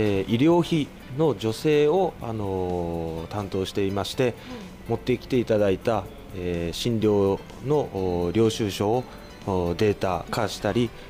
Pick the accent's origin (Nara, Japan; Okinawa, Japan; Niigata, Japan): Niigata, Japan; はい、私は新潟県出身です。